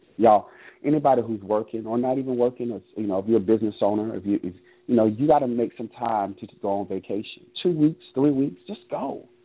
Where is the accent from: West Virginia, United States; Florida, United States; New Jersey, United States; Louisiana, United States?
Florida, United States; Miami; being born and raised in the South, born and raised in Miami, Florida, even still, I never had, there were some places in the South I never got the opportunity to travel to.